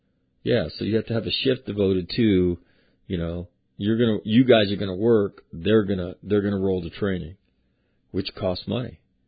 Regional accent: Sacramento, California, United States; there's an incident in my hometown, Sacramento

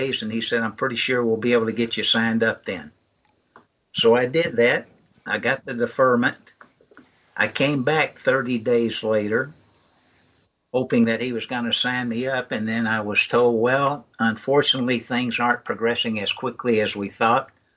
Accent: Pasadena, Texas, United States; also born or lived in Amarillo; I was born in Amarillo, Texas. Grew up in a town called Pasadena, Texas, which is a suburb of Houston, for those that aren't familiar.

